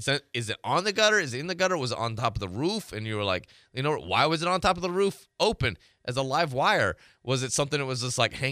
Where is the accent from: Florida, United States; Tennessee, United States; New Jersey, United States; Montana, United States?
Tennessee, United States; I grew up in Tennessee.